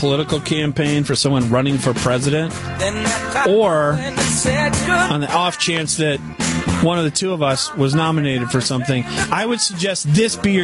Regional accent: Detroit, Michigan, United States; First of all, when I was a kid and I was growing up in Detroit, the Police Athletic League, baseball and football, was wildly popular

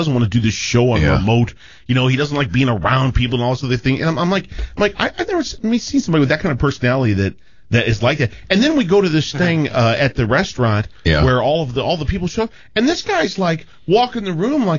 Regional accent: United States; because I'm American. I don't know a lot about Germany.

